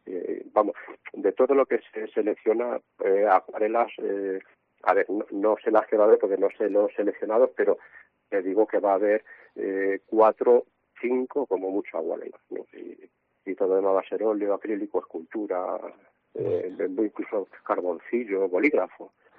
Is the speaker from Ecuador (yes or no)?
no; Bilbao, Basque Country, Spain; de ahí es de donde soy